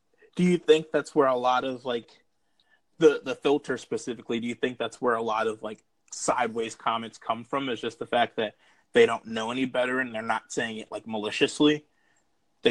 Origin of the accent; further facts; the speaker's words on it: Pennsylvania, United States; oh, I'm from Pennsylvania. And people are like, oh, my cousin's from Pennsylvania. Do you know him?